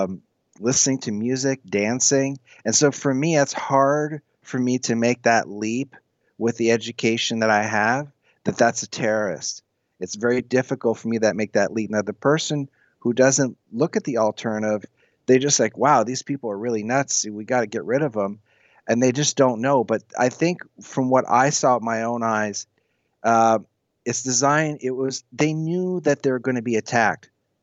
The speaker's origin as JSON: {"language": "English", "country": "Canada", "said": "about being Canadian, being free, and doing the right thing"}